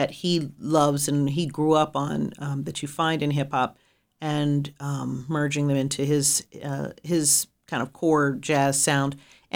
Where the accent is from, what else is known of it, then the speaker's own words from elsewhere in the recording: Pittsburgh, Pennsylvania, United States; Anywhere I've traveled, when I say I'm from Pittsburgh, the people that I talk to, they immediately mention people like